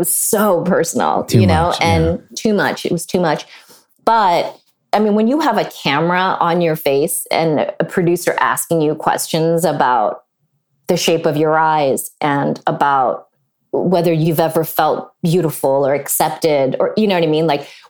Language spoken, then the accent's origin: English; California, United States; like I grew up in the Bay Area where the majority of people looked like me.